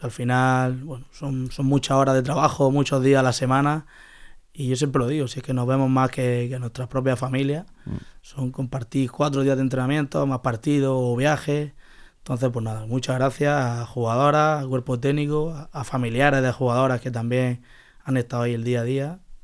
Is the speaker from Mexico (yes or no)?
no; Zurgena, Andalusia, Spain; Nosotros somos de Zurgena, entonces pues siempre Zurgena. Estamos ahí, vamos al pueblo, al cortijo y estamos con la familia